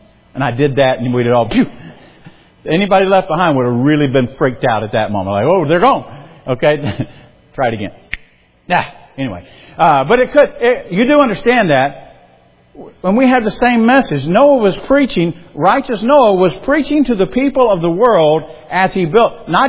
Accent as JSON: {"language": "English", "region": "South Carolina", "country": "United States", "said": "I just assumed, since I'm from South Carolina, that I would be a youth pastor in South Carolina."}